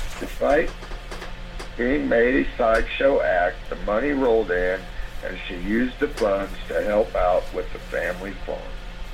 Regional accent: Missouri, United States; Yeah, you know, I'm from Missouri, and I didn't know this.

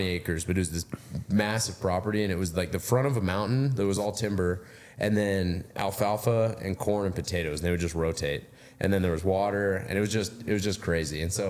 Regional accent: Baker City, Oregon, United States; Baker City, Oregon.

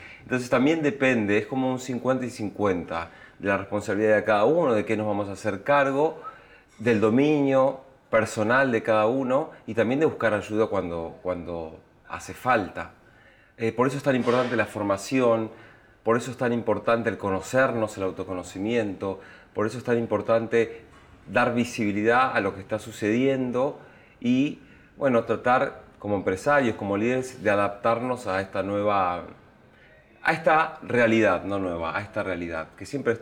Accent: Argentina; soy argentino, tal vez se nota en mi acento.

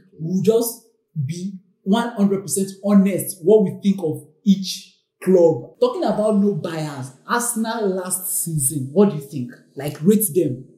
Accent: Nigeria; As a Nigerian

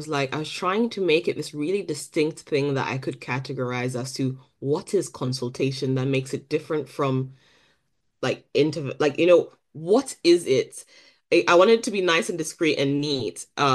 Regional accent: Ghana; So I'm Ghanaian and Nigerian ethnically, so I spent majority of my life in Ghana.

